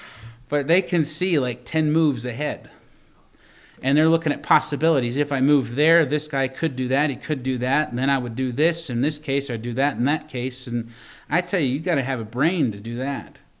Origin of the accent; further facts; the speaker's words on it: Virginia, United States; also born or lived in Connecticut; now in Butte, United States; Now, I grew up in Virginia. Catholicism is a thing there too. But then I spent time in Connecticut, 4 years in Connecticut.